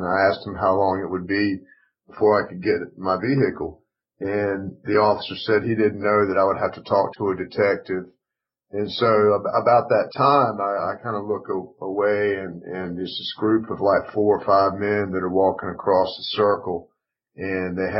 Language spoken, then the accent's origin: English; Raleigh, North Carolina, United States; also born or lived in Maryland; Both my wife and I grew up in Raleigh, and we lived in Maryland for 4 years